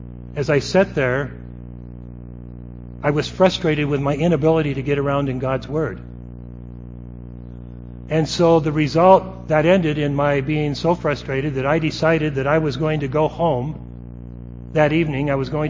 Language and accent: English; United States; I had never, although growing up in the United States, had anyone sit down and explain the gospel of Jesus Christ to me.